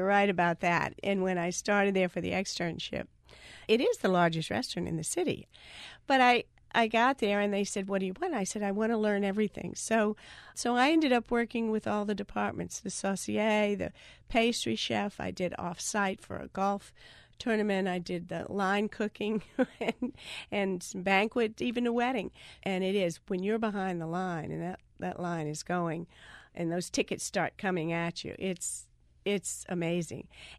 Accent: New Orleans, Louisiana, United States; Here, New Orleans.

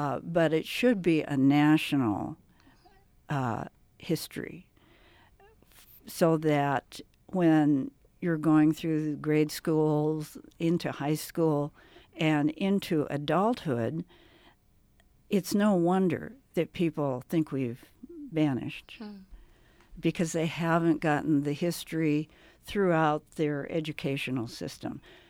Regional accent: Montana, United States; born there; I was born on the Blackfeet Reservation in Montana. So in a sense, I'm a long way from home.

